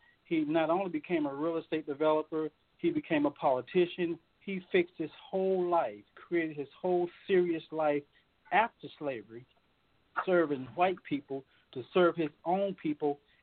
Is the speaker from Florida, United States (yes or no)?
no; Georgia, United States; now in Centerville, United States; I come from a small town in America, Georgia, about 12,000 people.